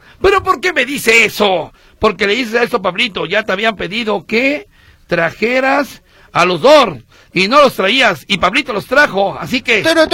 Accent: Donato Guerra, Durango, Mexico; born there; nací a 40 kilómetros del lugar donde nació Pancho Villa. Él nació en La Coyotada, San Juan del Río, Durango. Y yo nací en Donato Guerra, en Durango.

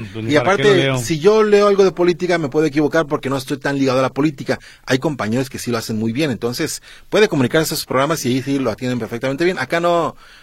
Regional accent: Mexico; Entonces, bueno, pero es divertido, así somos los mexicanos.

